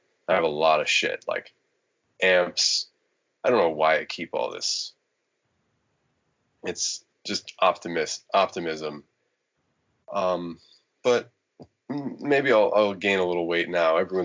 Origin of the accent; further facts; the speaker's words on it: New York, United States; I grew up on the Lower East Side, right across the street from Tompkins Square Park, which was called Needle Park.